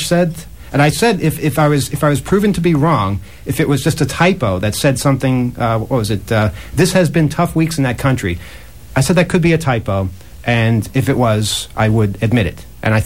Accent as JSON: {"language": "English", "country": "Kuwait", "said": "I'm from Kuwait."}